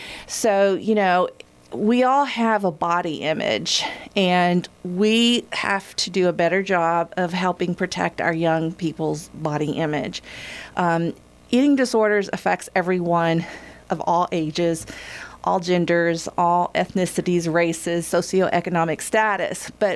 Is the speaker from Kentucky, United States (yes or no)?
yes; Owensboro, Kentucky, United States; Oh, well, I grew up in Owensboro and left for 10 years, the state of Kentucky, and came back in 2009.